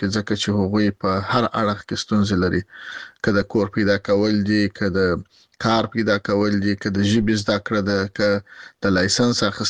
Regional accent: Afghanistan; now in Germany; د یو افغان په حیث

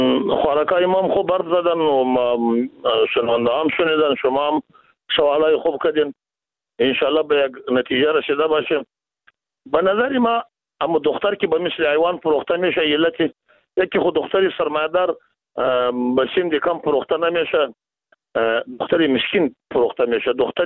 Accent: Afghanistan; ما شما از افغانستان هستیم، شما هم از امو افغانستان هستیم،

